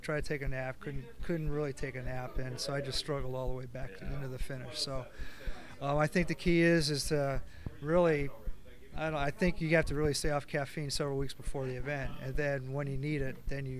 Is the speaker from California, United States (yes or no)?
yes; Lancaster, California, United States; But I'm from the Antelope Valley, Lancaster-Palmdale, which is only 45 miles from Santa Clarita.